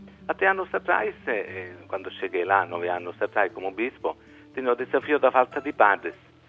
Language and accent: Portuguese; Sicily, Italy; Eu sou da Sicília, aqui na Itália, 2 vezes a Sicília, onde tem 18 dioceses.